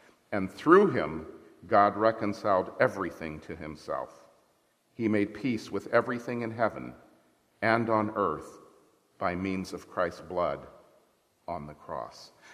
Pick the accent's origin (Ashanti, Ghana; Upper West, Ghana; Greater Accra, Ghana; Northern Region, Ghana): Greater Accra, Ghana; Accra; my parents were missionaries in West Africa. And I remember growing up in Accra, Ghana.